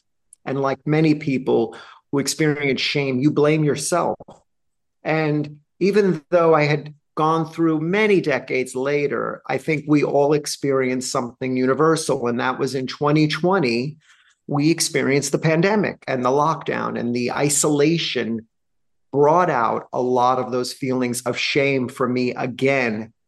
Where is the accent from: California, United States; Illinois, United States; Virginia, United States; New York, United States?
New York, United States; Staten Island; I am a New Yorker, born and bred. I was raised in a very small place called Staten Island